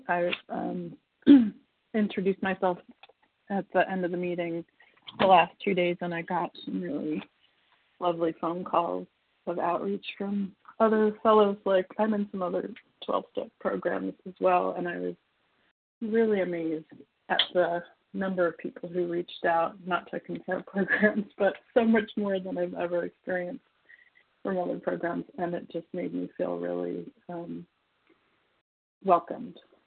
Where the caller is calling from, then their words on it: California, United States; I'm calling from California.